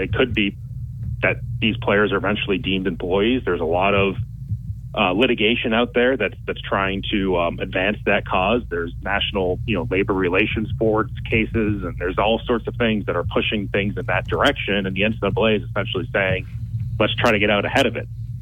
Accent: Massachusetts, United States; I mean, I grew up in Massachusetts.

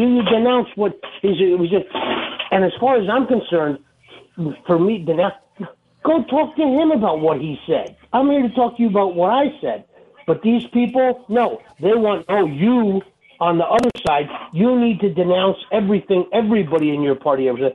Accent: New Jersey, United States; I always say, you know, I'm from Jersey.

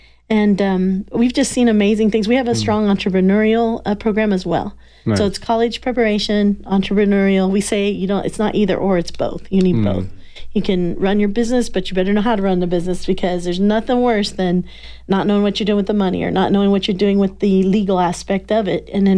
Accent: Midwest, United States; Well, growing up on a farm is really, really fun. You have the great outdoors. I was from the Midwest, so we had the barn.

